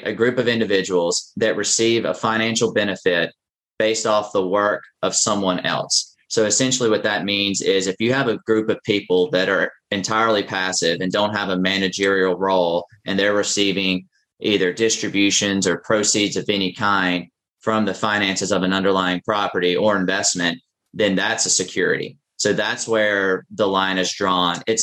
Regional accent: the South, United States; accent: Southern; I trust that when you're editing this, you'll help out with my monotone Southern accent.

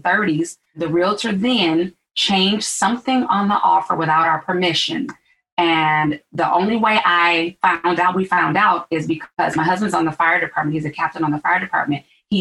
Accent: Milwaukee, Wisconsin, United States; now in Chicago, United States; Illinois, South Side in the Ashburn community is where I live. I've been a realtor since 2004, actually. I'm from Milwaukee originally. My husband was in Chicago.

